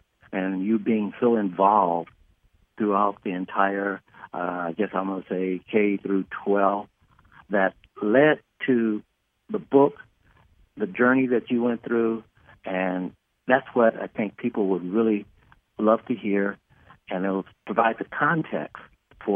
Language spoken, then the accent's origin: English; Michigan, United States; because we're both so thrilled that we're from Michigan, we've got a long history